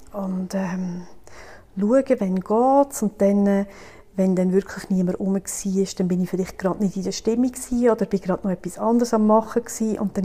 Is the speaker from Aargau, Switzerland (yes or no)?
yes; Villmergen, Aargau, Switzerland; Und ich komme aus Villmergen, Kanton Aargau.